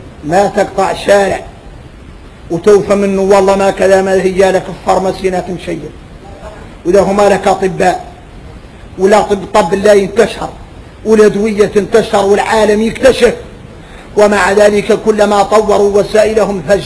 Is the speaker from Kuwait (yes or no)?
no; Mauritania; واحنا موريتاني قاع ما عين علينا موريتاني